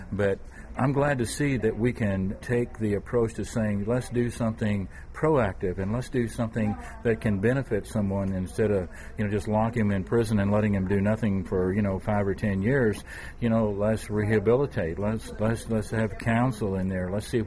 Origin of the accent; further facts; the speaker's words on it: Dallas, Texas, United States; I've been that way all my life, born and bred in Texas. And if you're a person from Dallas and from Texas